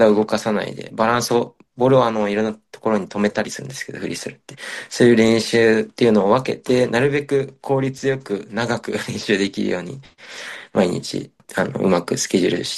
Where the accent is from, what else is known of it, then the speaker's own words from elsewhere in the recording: Tokushima, Japan; 自分、地元が徳島県っていうところにあるんですけど、日本の徳島県っていう町の田舎で育ったんですけど